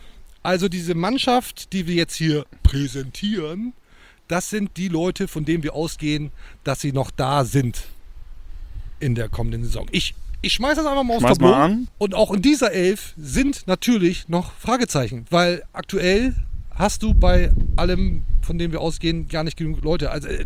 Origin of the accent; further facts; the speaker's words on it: Bremen, Germany; Als Bremer kennt man das.